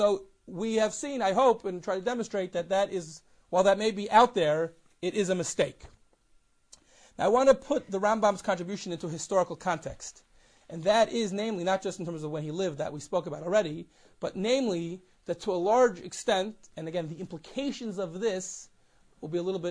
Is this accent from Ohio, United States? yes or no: yes; Cincinnati, Ohio, United States; You know, I know growing up that I grew up in Cincinnati, and a very interesting community there